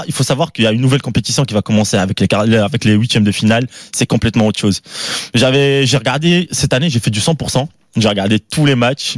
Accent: Morocco; Mais oui, je suis marocain.

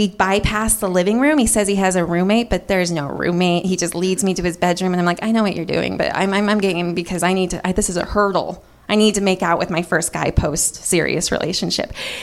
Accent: Santa Barbara, California, United States; I come from Santa Barbara, and there's this being there.

